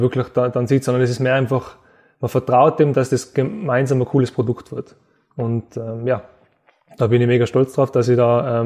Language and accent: German; Innsbruck, Tyrol, Austria; sowas möchte ich mal am Berggiesel machen. Und das möchte ich in meiner Heimatstadt machen